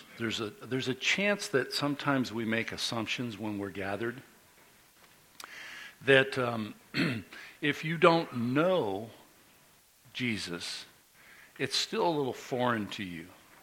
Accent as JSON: {"language": "English", "country": "United States", "said": "I'm American. I should know this thing, you know?"}